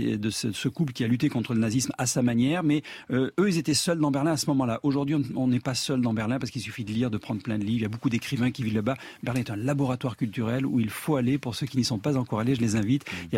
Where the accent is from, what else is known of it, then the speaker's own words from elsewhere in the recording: Nouvelle-Aquitaine, France; moved away; Je venais de Corrèze, oui.